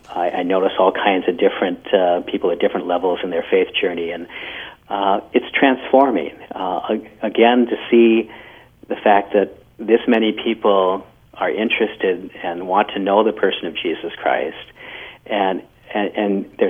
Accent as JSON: {"language": "English", "town": "Delano", "region": "Minnesota", "country": "United States", "tie": "born or raised there", "said": "I'm originally from Delano, Minnesota, so I'm from a rural, somewhat rural area, even though Delano's about 6,000 people now. It was a little under 2,000 when I grew up"}